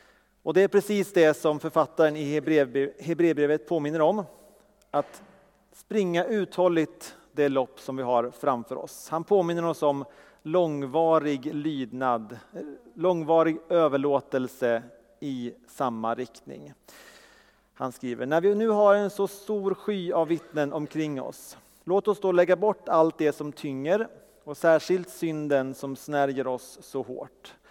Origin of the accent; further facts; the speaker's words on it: Leksand, Dalarna County, Sweden; now in Falköping, Sweden; Jag kommer ursprungligen från Leksand i Dalarna, men det hörs inte alls. Jag bor i Falköping